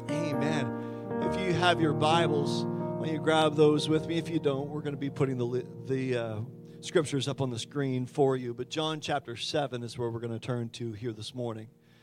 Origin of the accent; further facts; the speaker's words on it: Carrs, New Brunswick, Canada; I grew up on the Valley Road in Carrs, New Brunswick. Many people might not know where that is, but it's about 40 minutes from here. Little spot of nowheres, really.